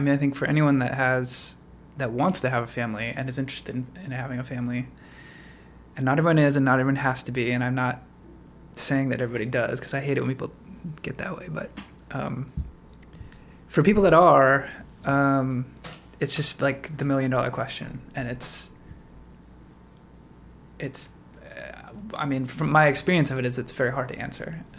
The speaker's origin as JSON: {"language": "English", "town": "Portland", "region": "Oregon", "country": "United States", "tie": "born or raised there", "also_born_or_lived": "New York", "said": "we decided to come back here because I grew up around Portland, and then we had our first son, and we're now pregnant with our second a daughter."}